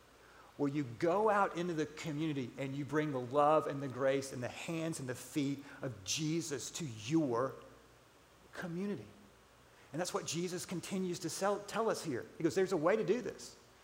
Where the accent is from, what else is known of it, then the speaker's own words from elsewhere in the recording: Atlanta, Georgia, United States; I grew up in Atlanta, as I told you, and big sports fan.